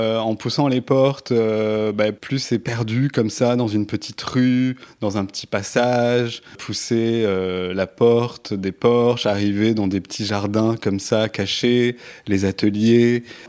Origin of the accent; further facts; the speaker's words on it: Toulouse, Occitanie, France; now in Paris, France; Dans le sud, qui est très jolie, qui est une belle ville aussi. Mais c'est vrai que je suis arrivé à Paris